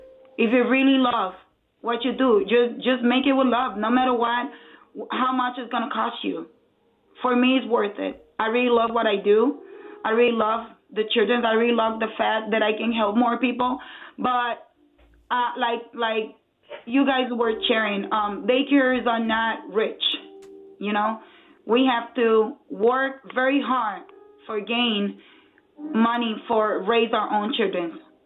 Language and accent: English; Puerto Rico; moved away as an adult; I came from Puerto Rico 7 years ago, and I'm in this business of taking care of children for 3 years.